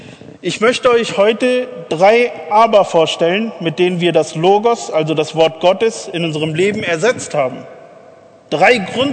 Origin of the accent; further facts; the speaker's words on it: Germany; born there; Ich bin in Deutschland geboren